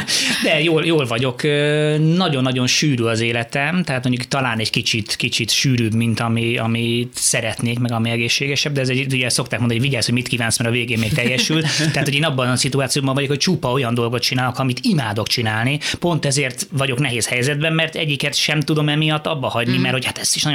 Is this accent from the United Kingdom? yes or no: yes; England, United Kingdom; now in Pilisszántó, Hungary; szerintem az a millió, amiben fölnőttem, tehát azért Anglia egy gyönyörű hely, gyönyörű kertek